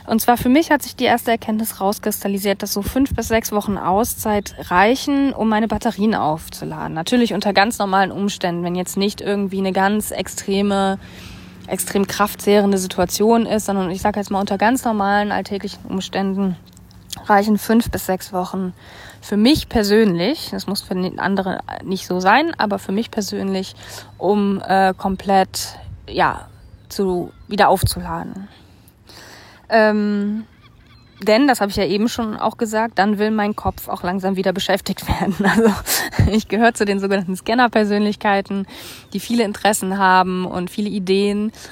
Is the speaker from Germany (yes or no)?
yes; Germany; diese Vorfreude auf Zuhause, dass meine Heimat einfach Deutschland ist.